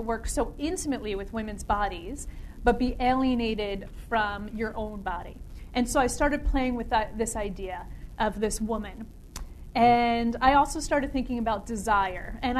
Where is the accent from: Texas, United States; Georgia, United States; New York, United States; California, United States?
New York, United States; Brooklyn; now in Canada; I grew up in Brooklyn. I now live in Western Canada. But I grew up in Brooklyn